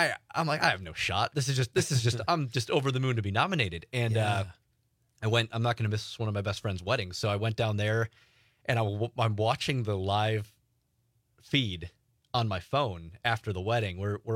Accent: Kewaskum, Wisconsin, United States; Like it was so cool because I'm a kid from Kewaskum, Wisconsin, man.

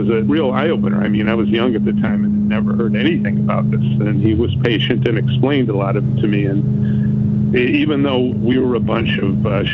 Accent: Chicago, Illinois, United States; I'm a Chicagoan, and I come from the South Side, the great tribe of the unwashed who, if they take a shower, it's after work and not before, or the blue-collar lunch bucket side of town.

